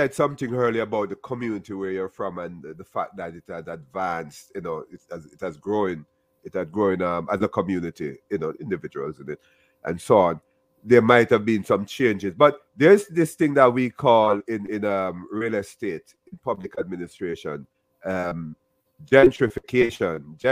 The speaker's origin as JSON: {"language": "English", "country": "Jamaica", "said": "I'm from Jamaica, as you have said."}